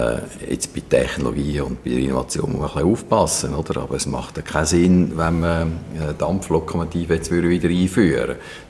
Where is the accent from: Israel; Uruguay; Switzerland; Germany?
Switzerland; Glarus; als Glarner möchte ich